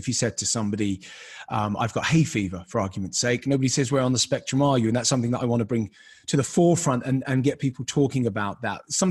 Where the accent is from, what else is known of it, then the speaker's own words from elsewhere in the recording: Peckham, London, United Kingdom; I grew up in Peckham, Southeast London.